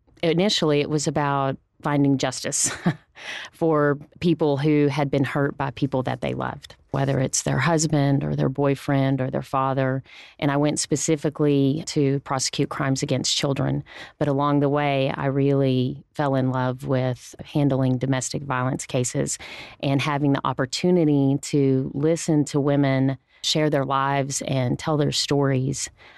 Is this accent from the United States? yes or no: yes; Abernathy, Texas, United States; also born or lived in Lubbock; I was born in Lubbock. I grew up in Abernathy. I graduated from Abernathy High School and went on to Texas Tech